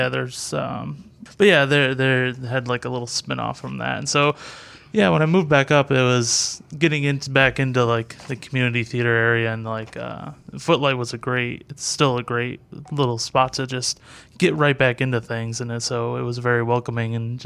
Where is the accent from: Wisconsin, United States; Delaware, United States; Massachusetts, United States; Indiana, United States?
Indiana, United States; Michigan City; also born or lived in Rolling Prairie; Well, I was born and raised in Michigan City. After my parents split up, I moved kind of out to the Rolling Prairie area and went to school at New Prairie High School.